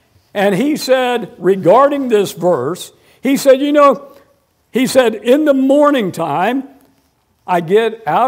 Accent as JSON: {"language": "English", "town": "Tampa", "region": "Florida", "country": "United States", "tie": "born or raised there", "said": "Now, I mentioned this morning I grew up in Tampa, Florida."}